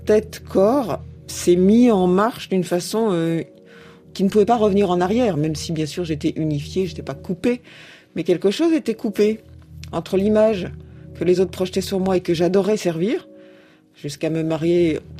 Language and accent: French; Châteauroux, Centre-Val de Loire, France; moved away as an adult; pas à Châteauroux où j'étais élevée, mais à Paris, à partir du moment où je suis arrivée pour étudier